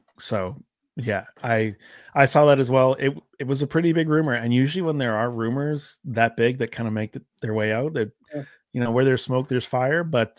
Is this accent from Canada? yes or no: yes; Canada; I'm Canadian.